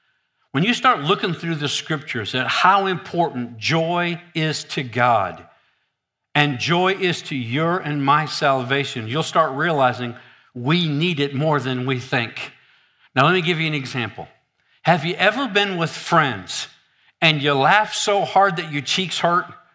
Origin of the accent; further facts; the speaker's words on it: Michigan, United States; I'm from Michigan.